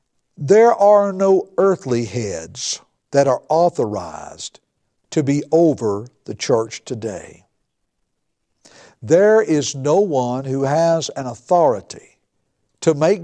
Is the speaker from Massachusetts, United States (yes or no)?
no; Tennessee, United States; I'm reminded of where I grew up in Middle Tennessee.